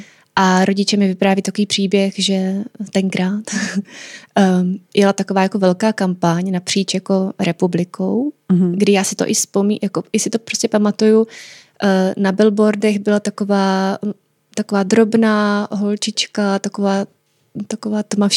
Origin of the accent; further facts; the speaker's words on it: South Moravian Region, Czechia; my jsme z Jižní Moravy, tak to byl docela velký výlet